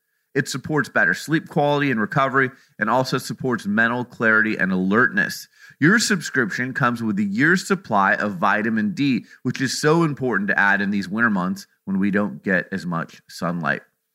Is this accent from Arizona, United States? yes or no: yes; Phoenix, Arizona, United States; my hometown of Phoenix, Arizona